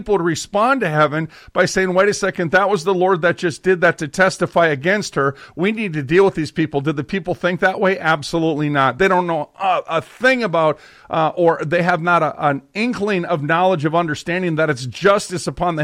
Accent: Minneapolis, Minnesota, United States; Oh, and for the record, I'm from Minneapolis.

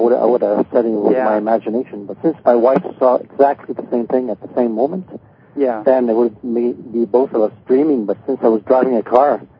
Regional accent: Canada; from Canada. I'm from the east side.

